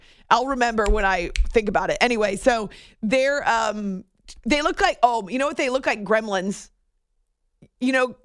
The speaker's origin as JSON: {"language": "English", "region": "New Hampshire", "country": "United States", "tie": "born or raised there", "said": "because I grew up in New Hampshire. We had a bear that lived in our front."}